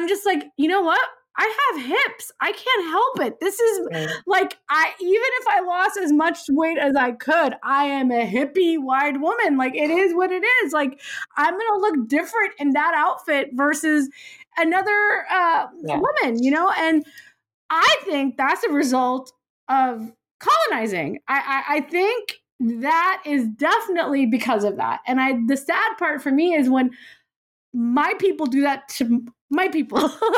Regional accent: United States; because I was born in America and I was always the outlier. I was a kid that was the one token South Asian kid with the mom that wore shalwar kameez and spoke a different language and all these things.

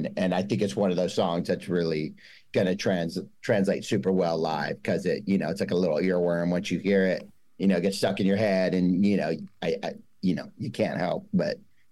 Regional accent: Thousand Oaks, California, United States; we're from Thousand Oaks. It's a small suburb in Ventura County, about 30 miles north of LA.

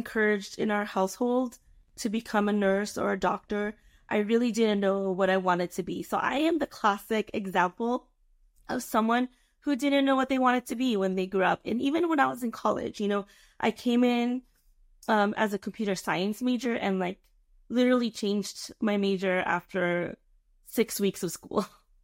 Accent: Daly City, California, United States; also born or lived in Iba, Philippines; now in San Ramon, United States; I was actually born in the capital, Iba, and I was raised in Daly City, California, and now I'm currently residing in San Ramon, California

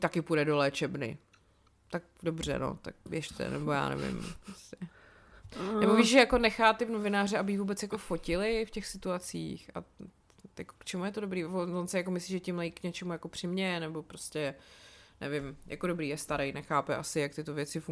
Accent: České Budějovice, South Bohemian Region, Czechia; Máma do dneška má trauma z jednoho vystoupení, co jsme byli u nás v Sokolovně v Budějcích na Dádě, když jsem byla malá.

